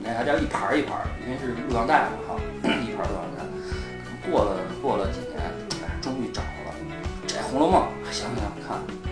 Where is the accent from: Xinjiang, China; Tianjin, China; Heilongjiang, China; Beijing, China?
Beijing, China; 我们北京话这加儿，